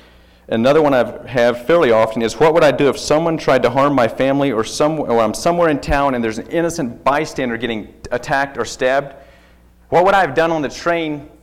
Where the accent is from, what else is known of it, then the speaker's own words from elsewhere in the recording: the South, United States; I mean, I grew up in the South. That's very normal to see people standing around on the streets.